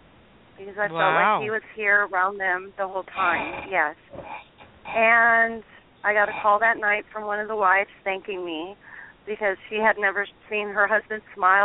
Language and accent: English; Millbrae, California, United States; now in Vallejo, United States; We used to live in Burlingame. I grew up in Millbrae, moved to Burlingame, moved to South City, and then my husband found a house in Vallejo.